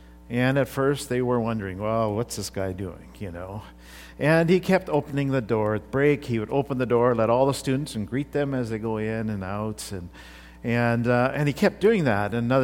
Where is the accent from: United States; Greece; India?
India; Ed was one of those uncles I grew up with in India.